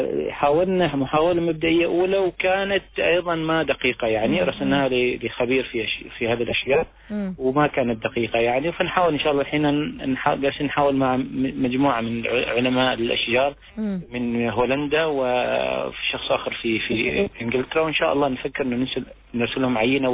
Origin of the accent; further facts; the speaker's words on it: Oman; وفي عندنا في عمان أحافير من حقبة الحياة القديمة